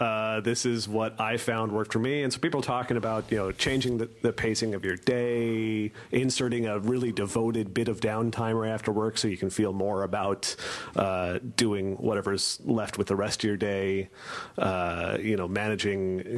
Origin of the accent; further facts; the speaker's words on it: West Coast, United States; So yeah, and I grew up on the West Coast where bowling is normal, correct bowling, and no one had ever heard of candlepin.